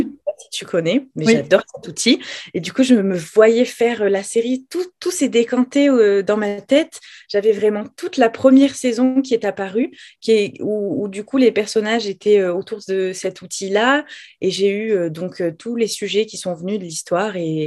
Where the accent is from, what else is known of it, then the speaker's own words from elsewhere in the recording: Toulouse, Occitanie, France; à la base, je suis toulousaine et j'ai fait des études de commerce